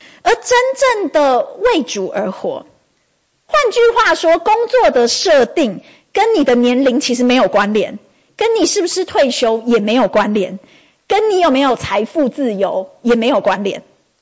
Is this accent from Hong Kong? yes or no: no; Taiwan; 在炎热的夏天当中，身为台湾人，我们最喜欢最享受的事情大概就是喝手摇饮。